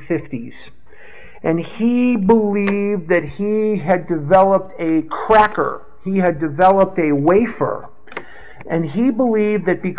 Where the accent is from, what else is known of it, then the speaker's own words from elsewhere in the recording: Chicago, Illinois, United States; Benjamin Rush is the namesake for a street in my city, Chicago, that if you visit my city, Chicago, I'm from Chicago, as you know